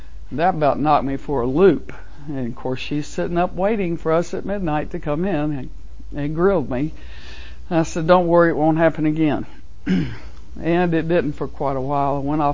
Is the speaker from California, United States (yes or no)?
yes; California, United States; born there; So I was born in California. Only stayed there for a year and a half.